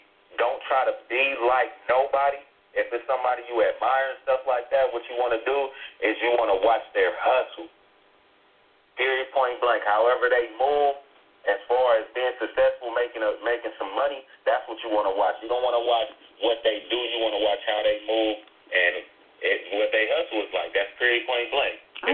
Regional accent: Merced, California, United States; now in Dallas, United States; Okay, so originally I'm from Merced, California.

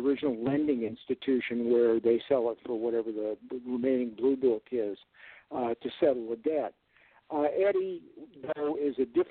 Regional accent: Colorado, United States; a formula that I first came upon when I was a teenager growing up in Colorado.

